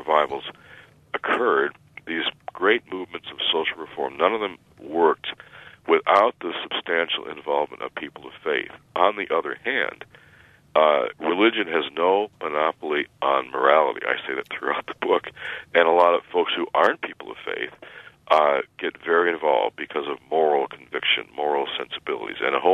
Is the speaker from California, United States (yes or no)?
no; Detroit, Michigan, United States; First of all, Floyd, I'm from Detroit, and I've been to Marquette in the Upper Peninsula.